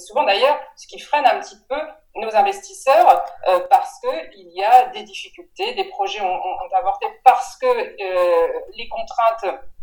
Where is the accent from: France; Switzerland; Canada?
France; Humainement, il a ces qualités que nous recherchons lorsque nous sommes Français de l'étranger.